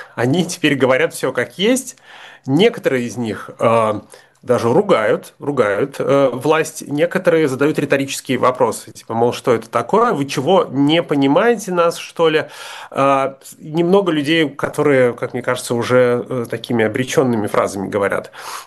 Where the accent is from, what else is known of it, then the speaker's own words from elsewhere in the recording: Komi Republic, Russia; В республике Коми, откуда я родом